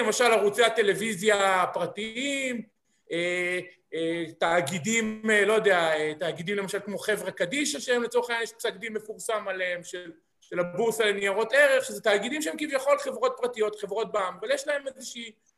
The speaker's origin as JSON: {"language": "Hebrew", "town": "Haifa", "region": "Haifa District", "country": "Israel", "tie": "born there", "said": "אני יליד חיפה, בן 38. אוהד הפועל חיפה"}